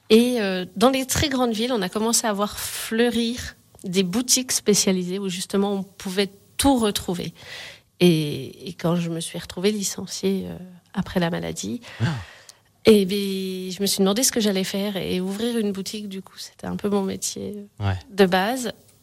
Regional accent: Saint-Jeoire, Auvergne-Rhône-Alpes, France; donc je suis de Saint-Joire.

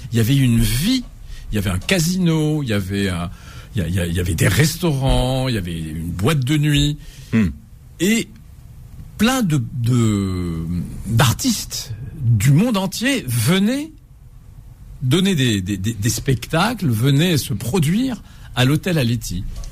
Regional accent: Algiers, Algiers Province, Algeria; c'est ma ville, je la connais comme ma poche, je connais son histoire, je connais tous ses quartiers, de la Casbah à Hussein-D, de Hussein-D au Telemli, à Kouba

